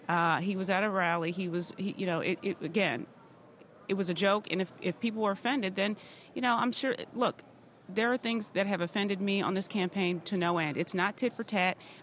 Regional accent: Michigan, United States; I mean, I'm from Michigan. I can totally relate.

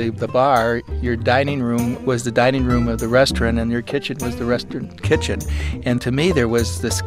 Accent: Lyons, New York, United States; My sense of America comes from being born and raised in Lyons, New York, over our family's Italian restaurant next to the railroad tracks.

